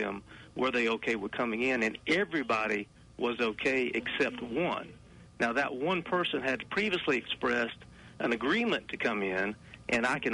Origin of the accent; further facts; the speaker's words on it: Harlem, United States; I was born and raised there. It is my hometown, and I love it. And I'll do whatever I can to make it a better place. And this is not only going to help Harlem